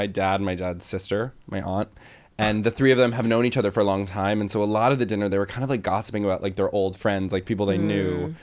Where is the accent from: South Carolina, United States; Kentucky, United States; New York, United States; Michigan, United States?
New York, United States; New York.